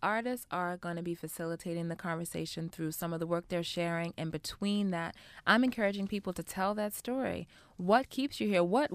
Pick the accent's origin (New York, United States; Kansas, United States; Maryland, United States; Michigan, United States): Maryland, United States; Baltimore; also born or lived in Washington, D.C.; I am born and raised in Baltimore